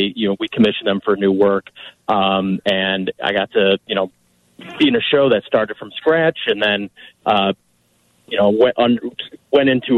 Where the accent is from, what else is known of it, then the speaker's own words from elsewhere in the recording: Lyle, Illinois, United States; Well, I am originally from Lyle, Illinois.